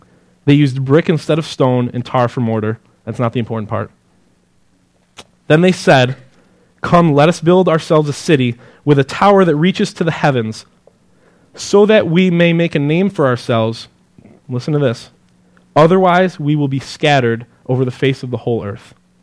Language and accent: English; Elmira, New York, United States; I was back in my hometown in Elmira.